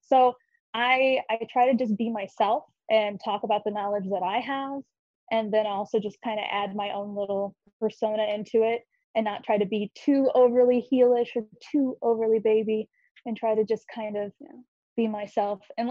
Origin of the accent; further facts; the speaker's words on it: Cleveland, Ohio, United States; moved away as an adult; now in New Orleans, United States; And then I moved to New Orleans when I turned 19 and was like, close enough. And so I moved to New Orleans from Cleveland, Ohio, where I'm from.